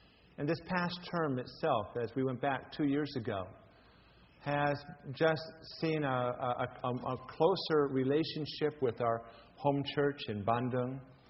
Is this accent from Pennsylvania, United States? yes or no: yes; Blairsville, Pennsylvania, United States; So Sharon and I are from the area here. Sharon is from the area of Scottsdale, and I'm from Blairsville.